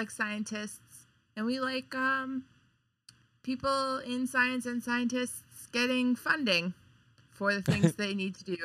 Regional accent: Pittsburgh, Pennsylvania, United States; so I was at work and I got I'm from Pittsburgh and I got a phone call from an unknown Pittsburgh number.

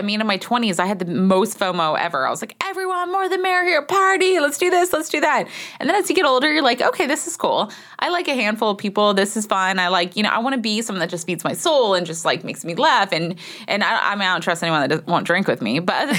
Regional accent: Texas, United States; I'm like, I'm sorry, sugar, I'm from Texas.

